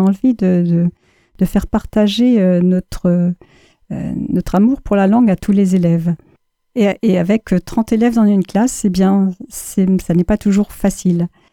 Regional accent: France; Ah non, je l'attendais cette question. Je suis française.

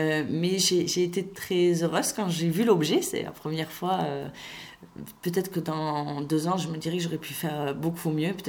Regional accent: Toulouse, Occitanie, France; ça fait partie des petites singularités qu'on a envie de revendiquer quand on est Toulousain ou quand on est Toulousaine.

